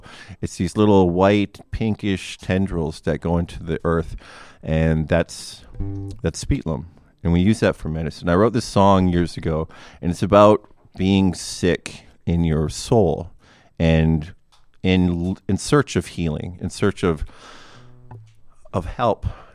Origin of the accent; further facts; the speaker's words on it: Osoyoos, British Columbia, Canada; This is in the South Okanagan Valley.